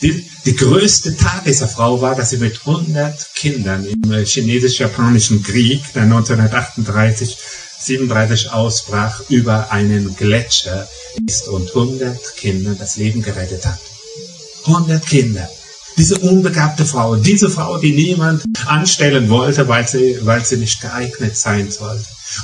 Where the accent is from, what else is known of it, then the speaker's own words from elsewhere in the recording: Rhineland-Palatinate, Germany; born there; ich bin halt als Pfälzer geboren